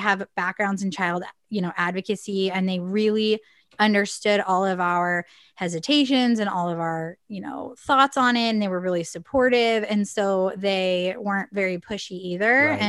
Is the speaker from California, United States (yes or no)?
yes; California, United States; and now we relocated to Carlsbad just because I'm from North County anyway.